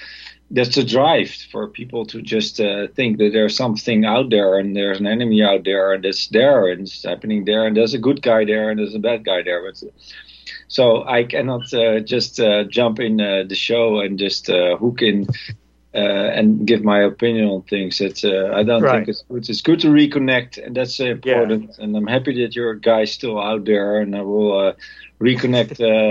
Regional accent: Netherlands; English is a second language; now in France; even though I'm a Dutch, I'm from Holland

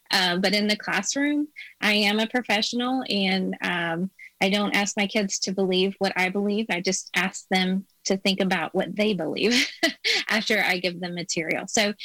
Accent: Arkansas, United States; moved away; Well, I'm originally from Arkansas, and I've lived in Missouri now for 13 years.

